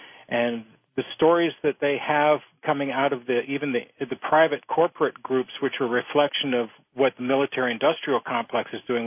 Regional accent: Minot, North Dakota, United States; born there; Yeah, right. I was born in Minot.

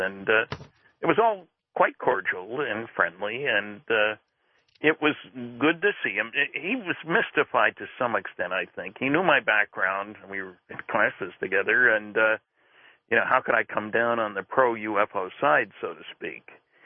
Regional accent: Linden, New Jersey, United States; I grew up in Linden, New Jersey.

